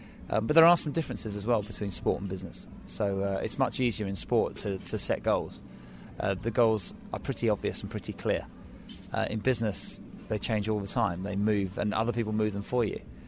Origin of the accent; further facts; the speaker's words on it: Guildford, South East England, United Kingdom; I'll be carrying it near my hometown in Guildford on the 20th of July.